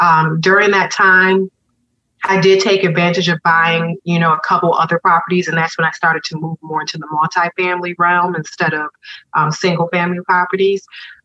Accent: Rochester, New York, United States; So I started looking at my hometown, Rochester, New York, in terms of how can I leverage some of the properties there.

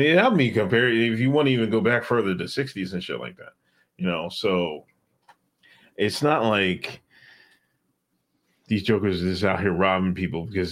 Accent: Exton, Pennsylvania, United States; Like, I grew up in Exton, Pennsylvania, everybody knows, but like there was only like three Black families in the whole neighborhood

